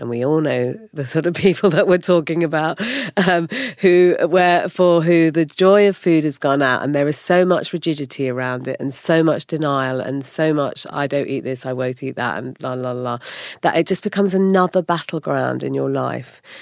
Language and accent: English; Germany; I grew up in Germany. I ate a lot of sauerkraut.